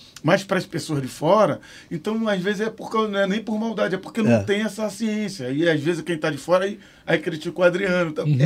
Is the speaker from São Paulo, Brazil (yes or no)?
no; São Gonçalo, Rio de Janeiro, Brazil; also born or lived in Niterói; eu nasci em Niterói, depois fui com 7 anos pra São Gonçalo. E tem gente que pensa que eu nasci em São Gonçalo, mas eu nasci em Niterói. Eu era ali da Coronel Leôncio, da Engenhoca.